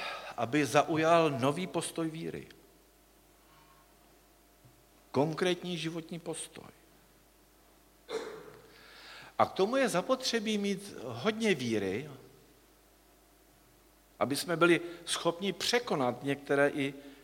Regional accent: Moravia, Czechia; born there; já od dětství o sobě říkám, že jsem narodil na Moravě, že jsou pragmatik

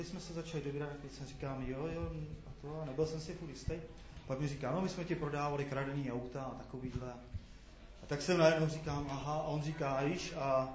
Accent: Čáslav, Central Bohemian Region, Czechia; odkaď jsi, já říkám, z Čáslavy

